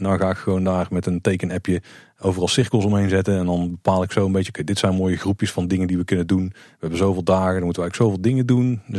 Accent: Netherlands; Die prijs-kwaliteit-verhouding houden we als Hollanders toch in de gaten.

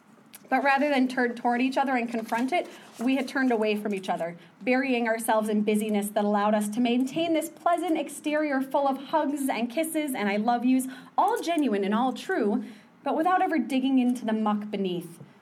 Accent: Minnesota, United States; when I tell people I'm from Minnesota, I get one of two responses.

